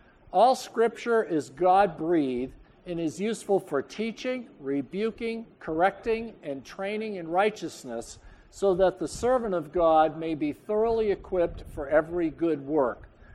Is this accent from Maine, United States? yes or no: yes; Portland, Maine, United States; born there; But I'm a New Englander. I was born in Mercy Hospital in Portland, Maine. And my parents and grandparents that I knew were hardworking New Englanders, and we learned to be self-sufficient